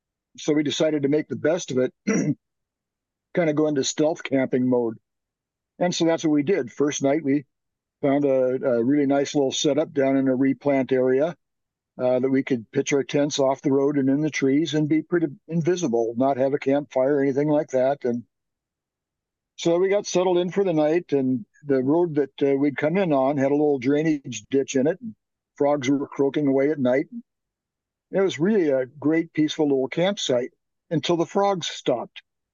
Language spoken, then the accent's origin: English; Seattle, Washington, United States; So in 1969, I was growing up in Seattle.